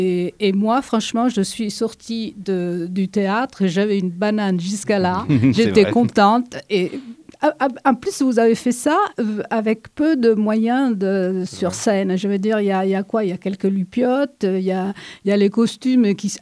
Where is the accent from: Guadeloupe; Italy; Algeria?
Italy; French is a second language; Moi, je suis italienne, donc je n'ai pas appris.